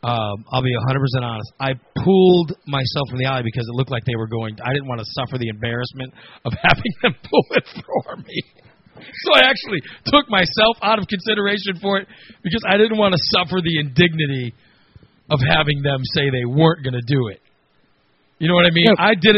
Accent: Gillespie, United States; I had a lot of fun growing up. I had a lot of fun going growing up in Gillespie.

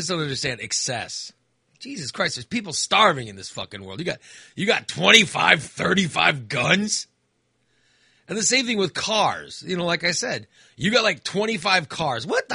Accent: Illinois, United States; Like I said, I grew up in Macoupin County. I'm a Macoupin County Democrat. I grew up down there.

